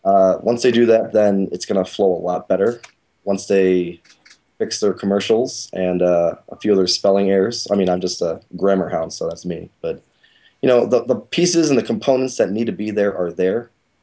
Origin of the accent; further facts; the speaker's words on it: Berwyn, Illinois, United States; Just growing up in Berwyn, it's sort of like a lower to middle class town.